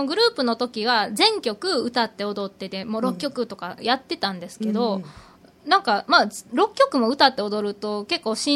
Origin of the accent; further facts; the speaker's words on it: Osaka, Japan; now in Tokyo, Japan; 東京に出てきてからなんか関西人やから面白いとか、うん、勝手にそういうレッテルを貼られたり、うん、で大阪のどこがどうなんとかすごい大阪のことを逆に離れてから知りましたね